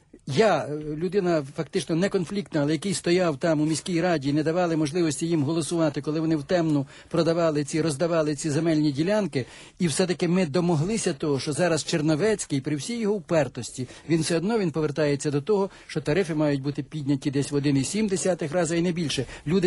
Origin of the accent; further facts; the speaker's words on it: Vinnytsia Oblast, Ukraine; Я, скажімо, закріплений за 8 районами від блоку Юлії Тимошенко, за 8 районами Південної Вінниччини. Це моя мала батьківщина.